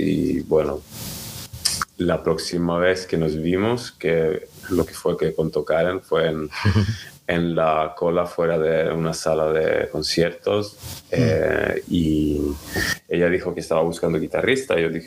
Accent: Stockholm, Stockholm County, Sweden; now in Barcelona, Spain; Yo soy de Suecia, llevo 10 años viviendo en Barcelona. Y bueno, crecí allí.

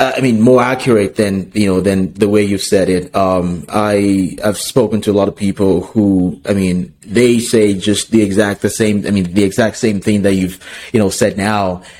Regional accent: Nigeria; now in United States; I'm Nigerian. I have a Nigerian passport, but I have residency in the U.S.

